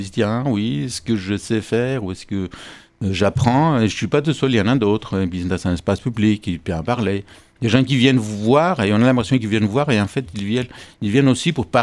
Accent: Cyprus; now in France; je suis originaire de Chypre, hein, tout simplement. Je suis en France depuis plus de 30 ans, donc je suis aussi français, même si ça ne s'entend pas.

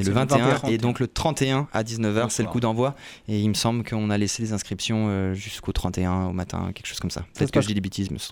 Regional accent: Tours, Centre-Val de Loire, France; nous par exemple on est de Tours

